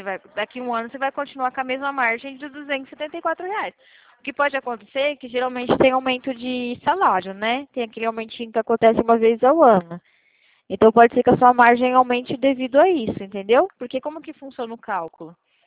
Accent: São Paulo, Brazil; accent: caipira; mas tá vendo o sotaque? É meio caipira, sou de São Paulo.

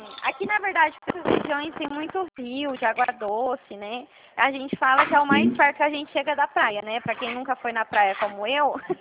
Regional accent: São Paulo, Brazil; a gente é daqui da região de Prudente, é quase no fim do mundo, na verdade, né?

